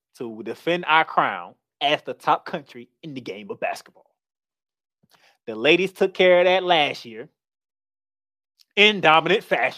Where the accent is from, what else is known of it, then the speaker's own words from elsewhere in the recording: France; English is a second language; now in United States; head back to my home country of France, play for the French national team for the 2024 Olympics as the host country.